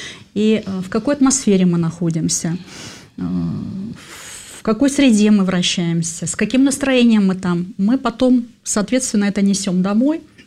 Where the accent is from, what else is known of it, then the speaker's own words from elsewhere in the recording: Almaty, Almaty Region, Kazakhstan; born there; Я родилась в Казахстане, на юге Казахстана, в Алма-Ате, недалеко от Алматы, 30 километров.